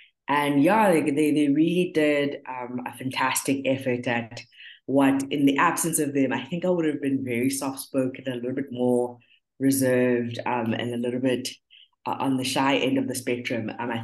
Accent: Durban, KwaZulu-Natal, South Africa; I grew up in Durban. I think that's a good place to start. I was born, raised, and grew up in the beautiful city of Durban. I was raised in Mlazi Township. I am a last born

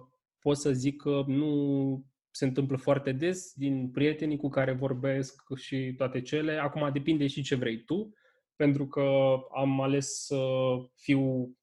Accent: Bucharest, Romania; Legat de chestia asta cu născut și crescut în București

